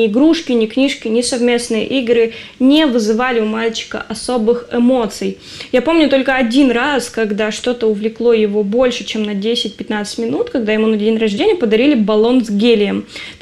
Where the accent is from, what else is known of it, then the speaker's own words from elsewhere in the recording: Saint Petersburg, Russia; еще раз напомню, что я из Санкт-Петербурга.